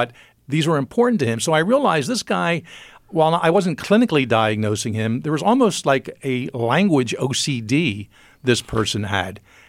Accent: Philadelphia, Pennsylvania, United States

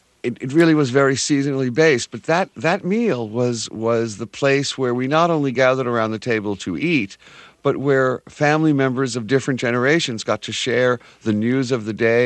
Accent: Brooklyn, New York, United States; Well, you know, in our house, as in many houses in the Bruculino of my growing up, food was edible culture.

